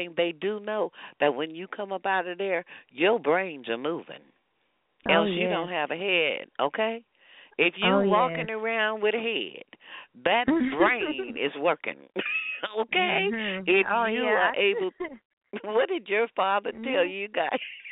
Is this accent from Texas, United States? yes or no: yes; Texas, United States; now in California, United States; Yeah, California, I've been here quite a long time, but I'm still Texan.